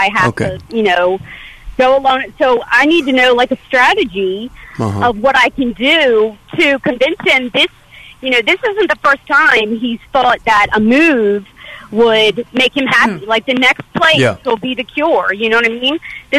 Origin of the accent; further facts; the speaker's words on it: Baltimore, Maryland, United States; I'm originally from Baltimore. And when we first got married, he was in the military, so we've had to move a couple times.